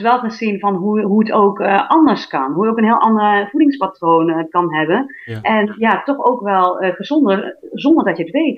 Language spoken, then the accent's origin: Dutch; Utrecht, Netherlands; born there; also born or lived in China; Nee, ik ben geboren in Utrecht, in Nederland. Mijn ouders komen uit Indonesië.